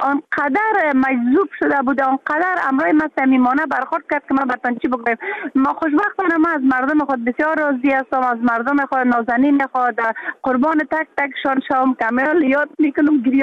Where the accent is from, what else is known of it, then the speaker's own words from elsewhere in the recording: Afghanistan; moved away; حتی حالا که من در بیرون از افغانستان هستم